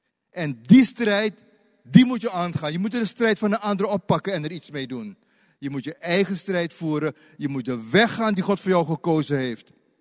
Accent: Suriname; Ik kom uit Suriname, dus ik heb een heleboel dingen meegemaakt die ook met duisternis te maken hebben.

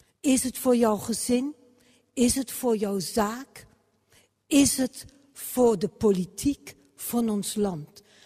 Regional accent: France; Dat is niet mijn oorspronkelijk land. Ik ben hier niet geboren. Mijn wieg, zoals de tegenwoordig zeggen, was niet hier. Ik kom zelf uit Frankrijk.

